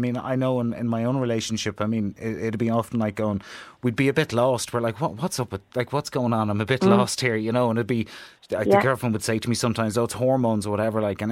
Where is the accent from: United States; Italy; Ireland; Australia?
Ireland; I'm thinking about my mother and in growing up in Ireland